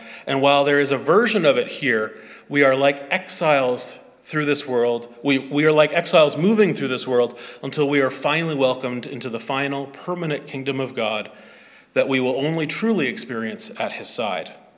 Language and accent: English; Canada; I am not Canadian first, white first, male first. Rather, I am a Christian first. I may have a Canadian passport, but it's only applicable here.